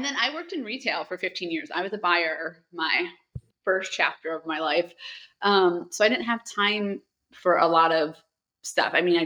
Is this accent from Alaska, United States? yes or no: no; Ohio, United States; Yes, I was born and raised in Ohio, Northwest Ohio. I grew up on a farm up.